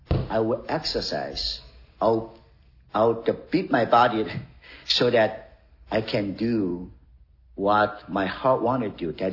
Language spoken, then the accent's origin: English; South Korea; English is a second language; when I grew up in Korea, that's the one of the sports we all like. So it's very popular in Korea, South Korea.